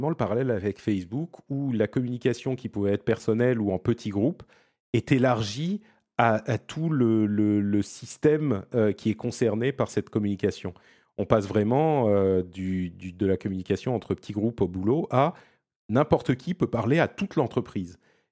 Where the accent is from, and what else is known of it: Italy